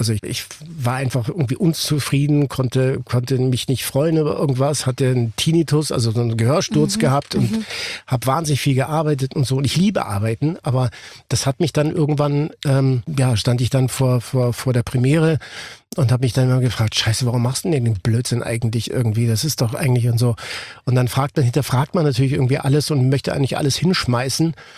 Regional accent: Ticino, Switzerland; born there

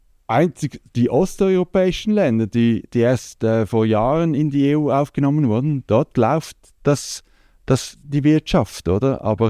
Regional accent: Switzerland; Aber ich bin ein stolzer Schweizer und bin glücklich, hier geboren zu sein.

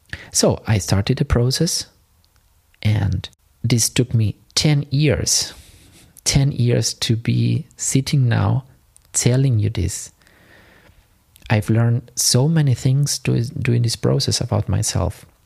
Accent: Argentina; moved away as an adult; now in Germany; Orchestra of Buenos Aires, I decided to quit everything and to start my studies in Germany. I left my hometown and I moved to Germany to start my master at the University of Music of Cologne, Hochschule für Musik und Tanz Köln.

